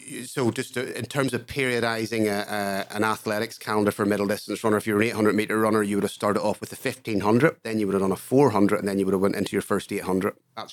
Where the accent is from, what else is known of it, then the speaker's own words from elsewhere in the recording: Larne, Northern Ireland, United Kingdom; also born or lived in South Africa / London; Well, I grew up in Larne, County Antrim, so I've always, I am a home bird. I've lived in South Africa and I've lived in London.